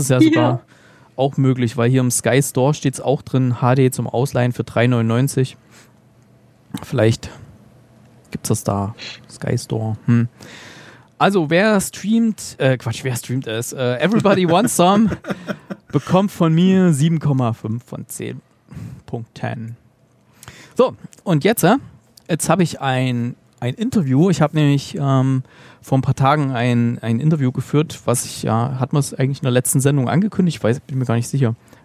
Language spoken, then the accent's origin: German; Thuringia, Germany; ich komme ja ursprünglich aus Thüringen, bin vor vielen Jahren hierher gezogen.